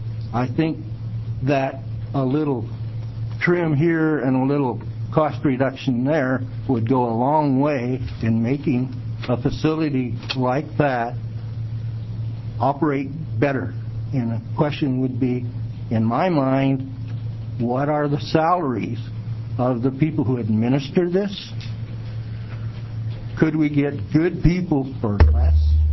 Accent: Dallas, Oregon, United States; I'm from Dallas, Oregon. I entered the Army from Corvallis, Oregon.

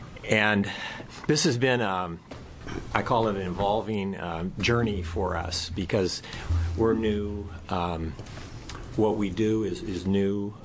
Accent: Bend, Oregon, United States; I'm an attorney from Bend, Oregon, and I have the privilege of being the chair of the Higher Education Coordinating Commission

